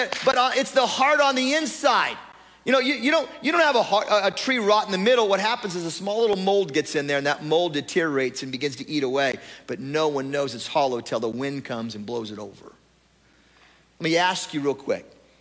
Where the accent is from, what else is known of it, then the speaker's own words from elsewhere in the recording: Oregon, United States; Back when I used to run in high school, every year I'd run at Cape Lookout in Oregon. I grew up on the Oregon coast.